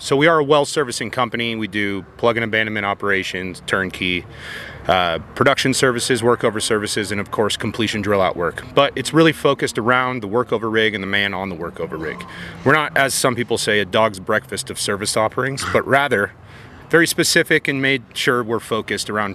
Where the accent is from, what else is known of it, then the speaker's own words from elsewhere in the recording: Colorado, United States; to land at Brigade, private equity backed company 2 years ago, headquartered in Denver. Chance to live in my home state, as well as help the good people here at Brigade.